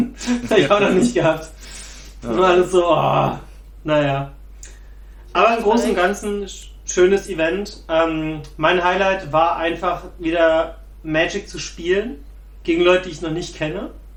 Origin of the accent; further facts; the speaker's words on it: Berlin, Germany; ich bin aus Pankow.